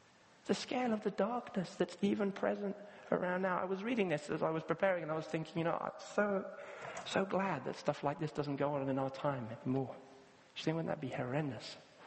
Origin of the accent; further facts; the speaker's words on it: Kenya; I grew up in Africa and very aware of sort of apartheid in South Africa, and I was in Kenya